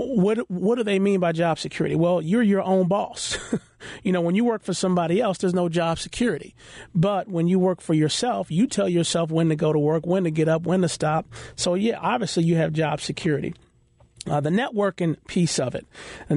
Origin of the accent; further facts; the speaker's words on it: Washington, District of Columbia, United States; now in Baltimore, United States; I grew up in Washington, D.C., and my parents bought their house years ago.